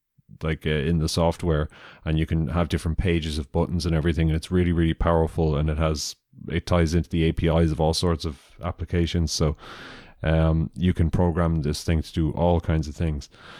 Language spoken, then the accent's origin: English; Ireland; accent: Irish; now in United States; Like, they hear my Irish accent and go, "Oh, you're from Ireland. That's nice."